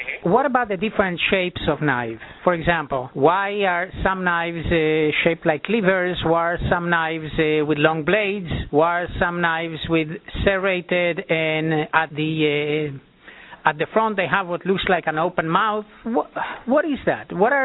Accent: Uruguay; moved away; When I was a kid growing up in Uruguay

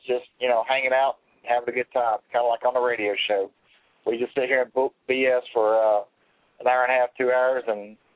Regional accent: Georgia, United States; even though I'm from Georgia

